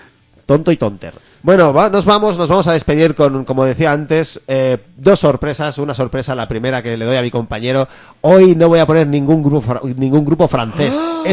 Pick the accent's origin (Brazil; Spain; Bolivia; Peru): Spain; Soy español